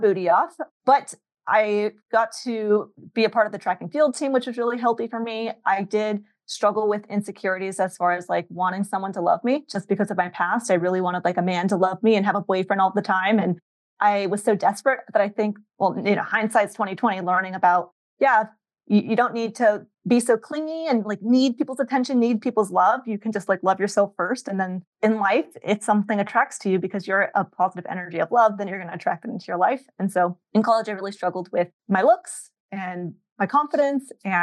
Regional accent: San Diego, California, United States; So I grew up in San Diego

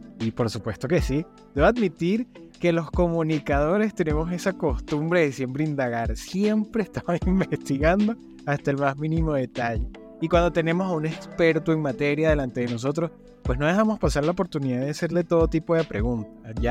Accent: Venezuela; como venezolana

